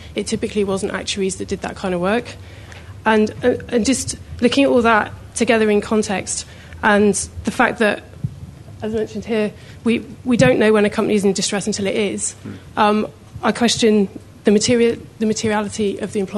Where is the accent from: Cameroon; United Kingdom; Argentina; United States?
United Kingdom; now in Australia; Just probably a bit of background on the UK to help the conversation. Clearly, I can't hide my accent.